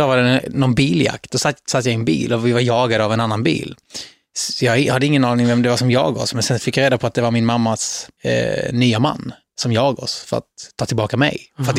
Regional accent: Kattarp, Skåne, Sweden; also born or lived in Helsingborg; Jag föddes i Helsingborg och bodde i Helsingborg tills jag var 6 år gammal då min mamma flyttade ut till Kattarp.

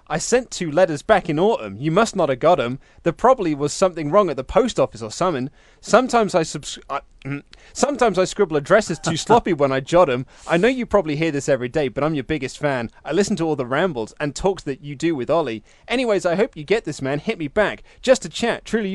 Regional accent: Reading, South East England, United Kingdom; I was born and raised in Reading, lived in Caversham for 18 years.

